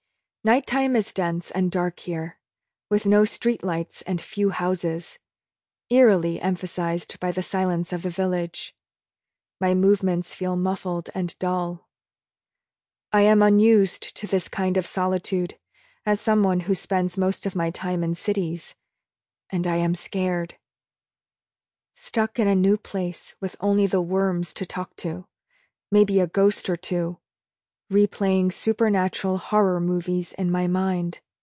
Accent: United States; Since I'm American, my hosts have assumed I need spacious, extraordinarily comfortable conditions

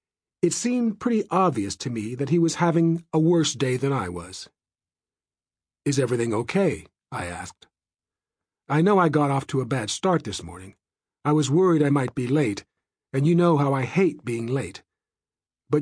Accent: Bangladesh; moved away as an adult; now in United States; As a child growing up in Bangladesh, I never dreamed that I would enjoy the life I've lived. After moving thousands of miles away to start a new life in the United States

